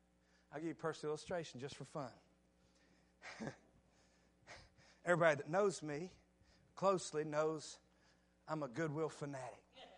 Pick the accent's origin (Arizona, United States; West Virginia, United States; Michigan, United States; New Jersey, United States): West Virginia, United States; Campbell's Creek; Listen, I'm old country. I'm from Campbell's Creek, West Virginia. Listen to me, I'm old country boy.